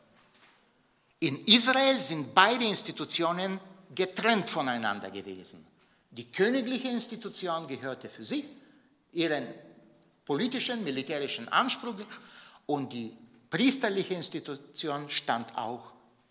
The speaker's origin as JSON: {"language": "German", "country": "Bulgaria", "said": "Ich bin hin und wieder in Bulgarien und da, in meiner Heimat"}